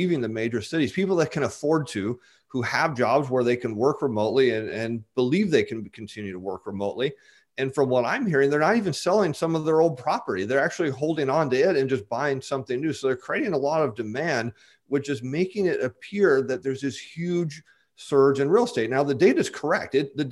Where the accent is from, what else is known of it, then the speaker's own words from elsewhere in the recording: United States; And it's weird to me as an American that people think that our currency is worthless.